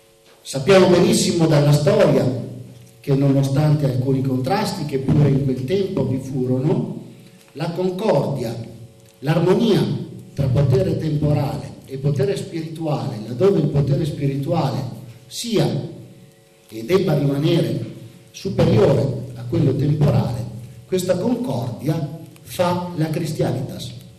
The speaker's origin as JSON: {"language": "Italian", "town": "Verona", "region": "Veneto", "country": "Italy", "said": "nelle terre della Serenissima, da cui io provengo, da Verona"}